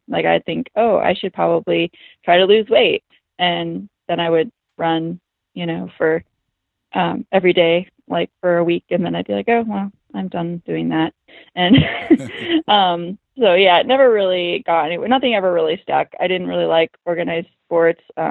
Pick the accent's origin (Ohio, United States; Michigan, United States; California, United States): Michigan, United States; Like, I grew up in the Midwest in Michigan